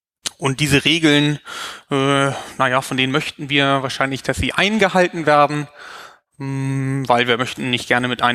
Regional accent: Hamburg, Germany; das ist …. Hi …. Wir sind aus Hamburg

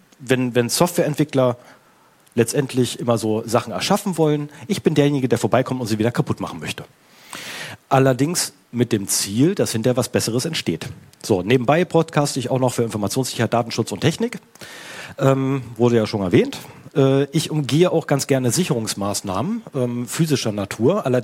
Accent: Northern Germany, Germany; weil ich komme halt aus dem Norden weg

